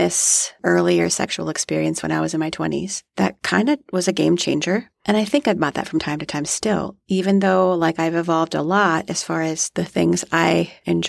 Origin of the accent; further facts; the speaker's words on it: Iowa, United States; Jason Momoa is from Iowa. I'm from Iowa.